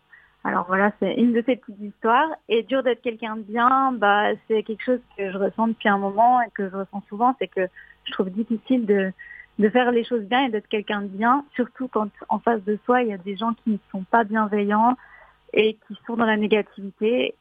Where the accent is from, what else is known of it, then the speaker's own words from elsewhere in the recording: Fribourg, Switzerland; Alors, je suis chanteuse et je viens de Fribourg en Suisse.